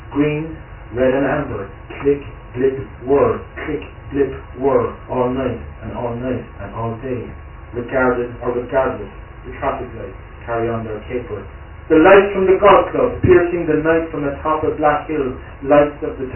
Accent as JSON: {"language": "English", "country": "Ireland", "tie": "born or raised there", "said": "I grew up in Clon, which has like 2,500 people and 40 pubs"}